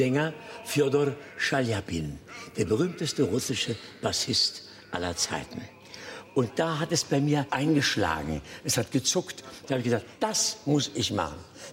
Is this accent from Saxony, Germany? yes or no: no; Berlin, Germany; Na klar bin ich Berliner, wenn man das so will, kann ich auch berlinerisch reden.